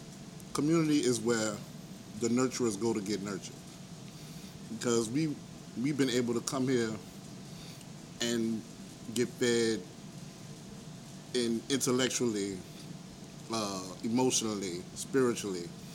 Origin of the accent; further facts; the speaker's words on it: New Orleans, Louisiana, United States; also born or lived in Shrewsbury; I'm a teaching artist, educator. I'm from New Orleans by way of Shrewsbury.